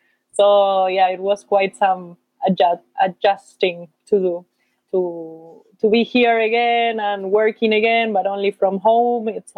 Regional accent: Argentina; I'm from Argentina, by the way, for those who don't know me.

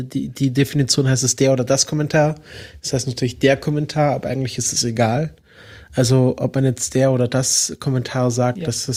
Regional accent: Southwest Germany, Germany; Ich komme ja aus dem Südwesten

